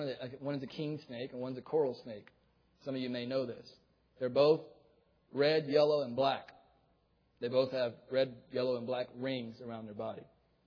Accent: Florida, United States; most of you know, I grew up in Florida. And as a little boy, I loved to run around in the woods and mess things up and get dirty.

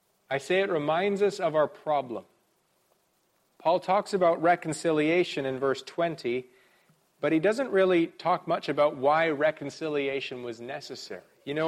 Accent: Canada; I'm from Canada.

